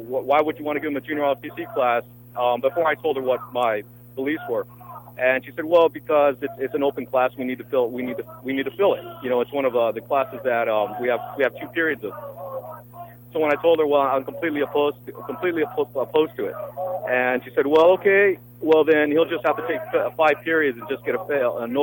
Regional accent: California, United States; San Fernando Valley.

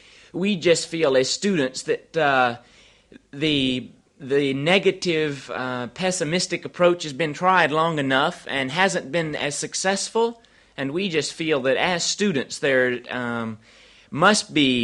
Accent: United States; There's a great deal going on in my country, and I'm from the United States, and we've come to Europe and we've come to Holland

